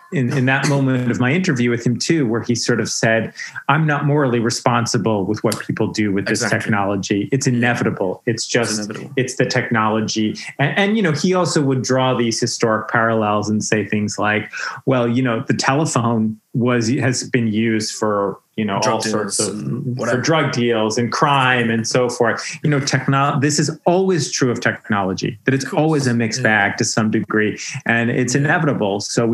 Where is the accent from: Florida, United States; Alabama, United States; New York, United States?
New York, United States; I'm a New Yorker, although yet last night I arrived here in Cleveland.